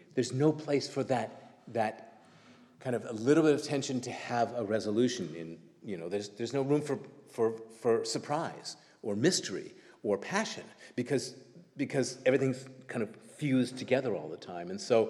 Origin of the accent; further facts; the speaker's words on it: California, United States; because I'm from California